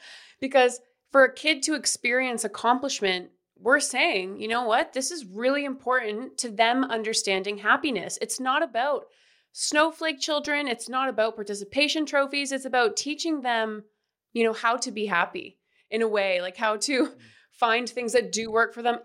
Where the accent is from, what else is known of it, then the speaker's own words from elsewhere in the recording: Canada; now in United States; I'm from Canada and I'm in the US